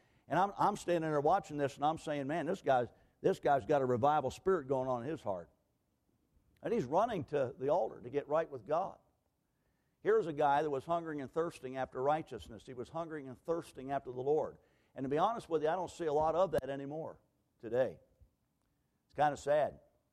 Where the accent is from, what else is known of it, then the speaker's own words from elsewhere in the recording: Philadelphia, Pennsylvania, United States; and I'm from Philadelphia. I'm an inner city guy.